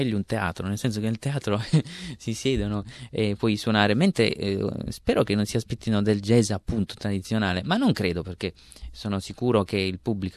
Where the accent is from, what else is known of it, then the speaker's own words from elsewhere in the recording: Ruvo di Puglia, Apulia, Italy; io vengo da Ruvo di Puglia, appunto in Puglia, e la colonna sonora del paese sono le bande.